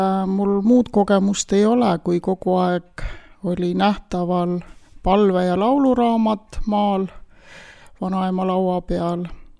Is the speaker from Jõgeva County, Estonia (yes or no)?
no; Viljandi, Viljandi County, Estonia; Mina olen sündinud Viljandi linnas. Elamiseks oli väga vahva koht Paala kaupluse peal. Vanaema elas mul Pirmastu külas